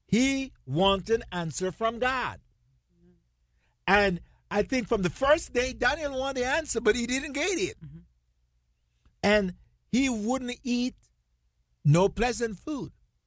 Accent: Jamaica; accent: Jamaican; You guys just put up with my Jamaican accent and Diane American accent.

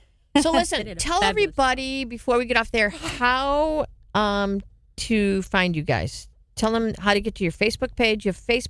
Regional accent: Detroit, Michigan, United States; I'm from Detroit.

